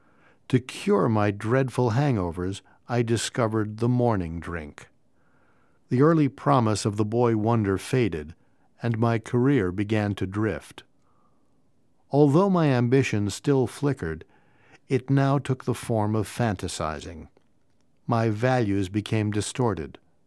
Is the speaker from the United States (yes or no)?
yes; Kansas, United States; I was raised in Kansas, the only child of loving parents who just drank socially. We moved frequently. In fact, I changed schools every year until high school.